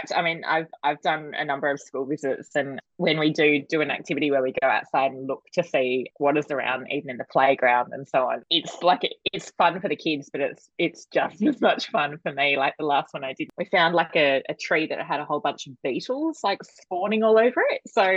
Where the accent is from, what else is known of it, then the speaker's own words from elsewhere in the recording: Sydney, New South Wales, Australia; So I grew up in Sydney.